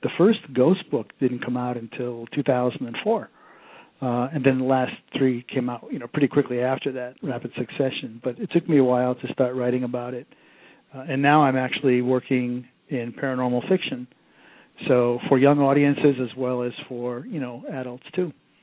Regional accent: New England, United States; And growing up in New England, especially where I did, I always heard a lot of ghost stories and all that kind of stuff up there, too.

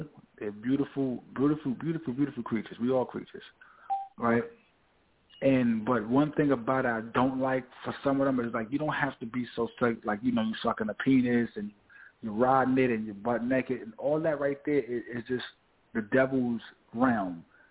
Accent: Harlem, New York, United States; also born or lived in Bronx; I was born in the Bronx, but I was raised in Harlem.

